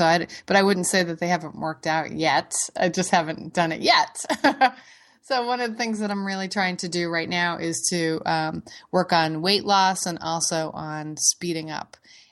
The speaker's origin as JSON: {"language": "English", "town": "Boston", "region": "Massachusetts", "country": "United States", "tie": "born or raised there", "said": "growing up in the Boston area, grew up watching the Boston Marathon. Bill Rogers actually lived in my hometown."}